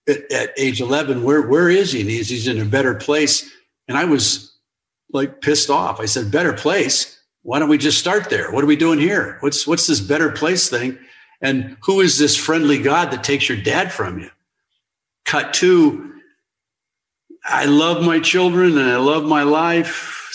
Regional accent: Denver, Colorado, United States; I grew up in Denver when I was a kid.

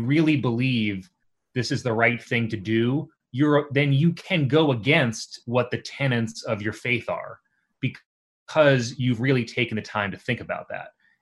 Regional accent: Staten Island, New York, United States; It's very Staten Island. I mean, it's like born and bred in Staten Island.

